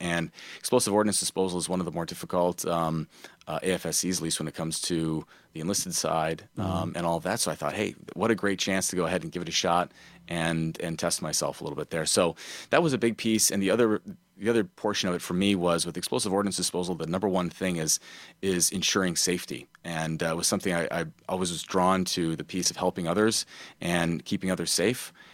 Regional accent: Oshkosh, Wisconsin, United States; Yeah, so I grew up in Oshkosh, Wisconsin, and I had a great childhood, love Wisconsin all the way.

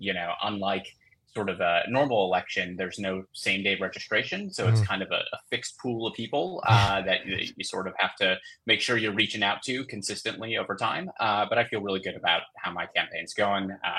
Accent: Two Rivers, Wisconsin, United States; So I'm a lifelong Wisconsinite. I was born and raised in Two Rivers, Trivers, nice.

